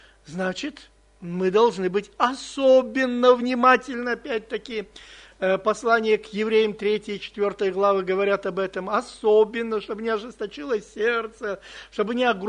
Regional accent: Moscow, Russia; Я сегодня испытал всю свою уверенность, какой я москвич, понимаете?

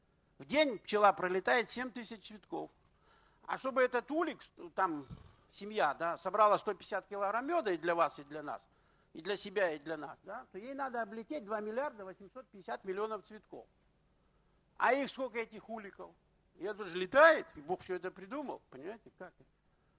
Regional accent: Ukraine; Я с Украины, поэтому у меня коники эти остались все.

